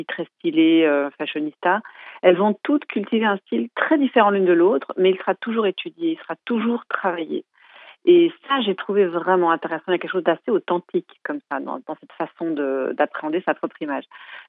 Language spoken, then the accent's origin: French; Geneva, Switzerland; puisque je suis suisse, que j'ai grandi ici, je le répète. Genève fait partie de la Suisse